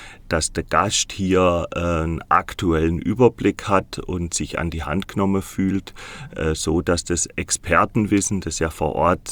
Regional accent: Baden-Württemberg, Germany; Ja, so Randschwarzwälder. Ich komme gebürtig aus dem Wiesental. Das zählt man ja noch zum Schwarzwald dazu. Also aus dem Nachbarort, wo sich gerade jetzt der Bundesjogi verabschiedet hat, von Schönau.

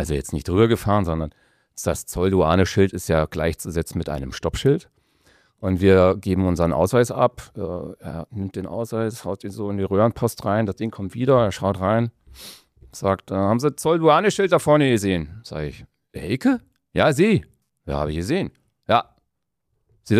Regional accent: Wolfratshausen, Bavaria, Germany; also born or lived in Northern Germany / Berlin; aufgewachsen bin ich tatsächlich in Wolfratshausen und dann nach Norddeutschland gezogen worden oder verzogen worden und von Norddeutschland dann mit 16 nach Berlin. Mit 17 hatte ich meine erste eigene Wohnung

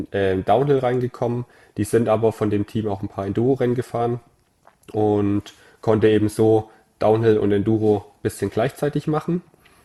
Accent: Ulm, Baden-Württemberg, Germany; bei mir daheim, ich komme aus Ulm

